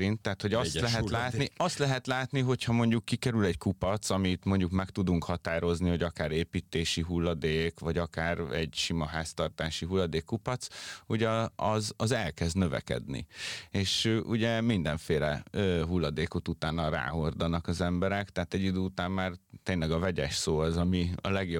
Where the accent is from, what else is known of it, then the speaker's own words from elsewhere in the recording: Budapest, Hungary; a belvárosban nőttem föl, 8. kerületben